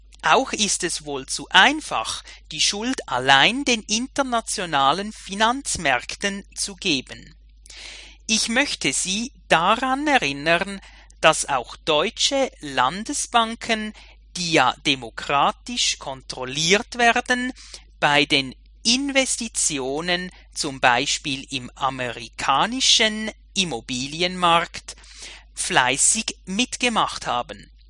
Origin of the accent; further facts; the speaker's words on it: Switzerland; wie ich als Schweizer sagen muss